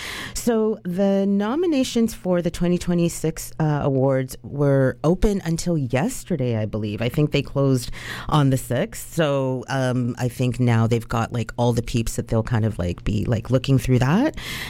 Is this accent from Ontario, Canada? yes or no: yes; Toronto, Ontario, Canada; now in Lower Mainland, Canada; As a Jamaican Canadian living in the Lower Mainland who's originally from Toronto, I will say that it is a bit of a culture shock sometimes if you were born and raised in Toronto when it comes to the Black community.